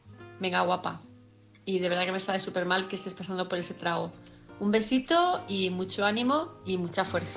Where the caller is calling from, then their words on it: Palma, Balearic Islands, Spain; de Palma de Mallorca